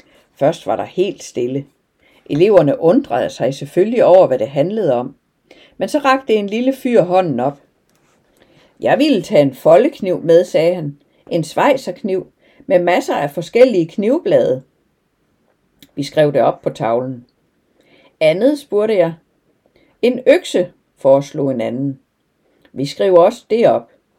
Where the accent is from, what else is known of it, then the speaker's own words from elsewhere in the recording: Sweden; Næsten som jeg plejer at gøre hjemme i Sverige.